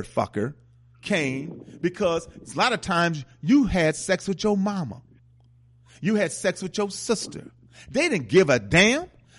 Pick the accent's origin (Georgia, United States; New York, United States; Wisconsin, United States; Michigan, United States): Wisconsin, United States; They whooped Wisconsin's ass. And I'm from Wisconsin, you know.